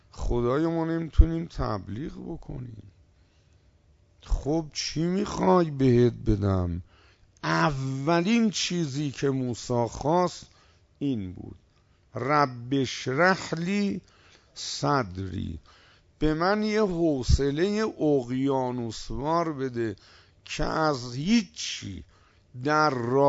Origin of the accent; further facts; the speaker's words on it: Tehran, Tehran Province, Iran; آقا من از تهران اومدم طلبه بشم